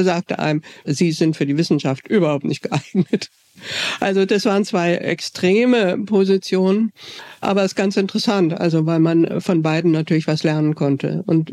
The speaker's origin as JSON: {"language": "German", "region": "Bavaria", "country": "Germany", "tie": "born or raised there", "said": "ich habe angefangen in München zu studieren. Ich bin im Allgäu aufgewachsen."}